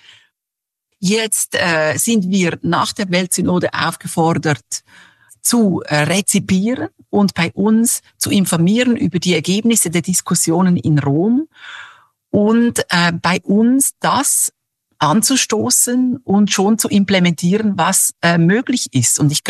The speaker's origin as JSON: {"language": "German", "country": "Switzerland", "said": "als ich jetzt als Schweizerin"}